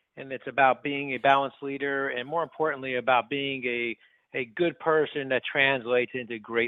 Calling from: New Jersey, United States; I'm calling from Jersey, so that's sort of international.

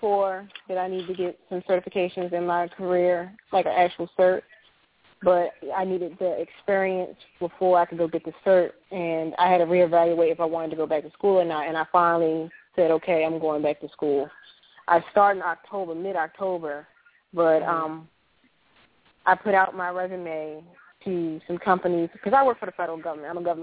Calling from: Virginia, United States; from Virginia.

